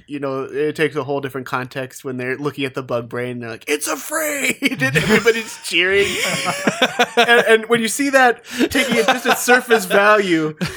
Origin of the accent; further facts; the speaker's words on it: Buenos Aires, Argentina; I'm from Buenos Aires and I say kill them all.